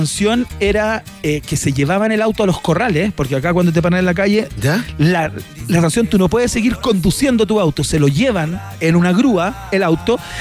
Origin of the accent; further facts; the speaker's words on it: Chile; como somos chilenos, cuando vamos al cajero a sacar plata